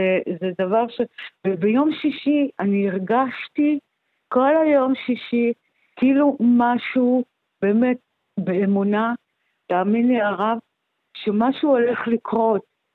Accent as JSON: {"language": "Hebrew", "town": "Jerusalem", "region": "Jerusalem District", "country": "Israel", "said": "אני ירושלמית"}